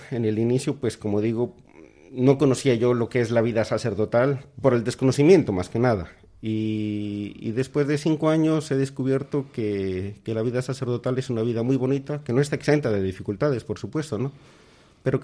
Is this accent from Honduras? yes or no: no; Colombia; now in Bilbao, Spain; Yo vivo en Bilbao, yo soy colombiano, y vivo en Bilbao desde el año 2000. Yo vine pues para trabajar, para estudiar, para conocer un poco, y me quedé, y bueno, siempre he sido una persona religiosa